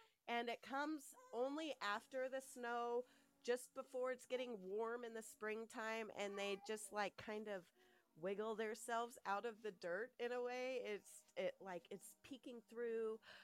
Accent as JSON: {"language": "English", "town": "Truckee", "region": "California", "country": "United States", "tie": "born or raised there", "said": "I grew up in Truckee. So springtime in Truckee, if you're walking through the forest, this is up by Tahoe."}